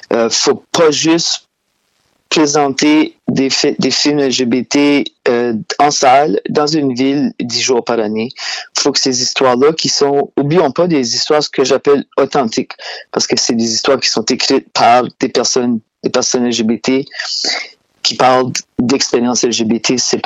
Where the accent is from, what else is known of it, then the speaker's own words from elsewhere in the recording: Shediac, New Brunswick, Canada; comme vous avez vu avec mon accent. Moi, je viens du Nouveau-Brunswick, je viens de Shediac.